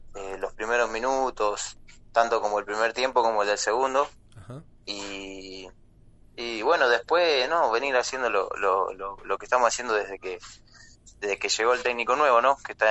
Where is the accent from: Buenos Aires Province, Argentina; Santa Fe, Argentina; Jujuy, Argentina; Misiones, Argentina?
Buenos Aires Province, Argentina; Pergamino; now in Cipolletti, Argentina; cuando me mudé a Cipolletti estuve más cómodo y muy lindo, la verdad que me hace acordar mucho a donde soy yo de Pergamino